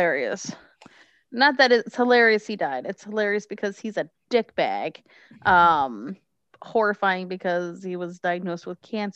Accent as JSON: {"language": "English", "country": "United States", "said": "Stop being so British. Give me more TV. We are Americans. We need 20 episodes a season."}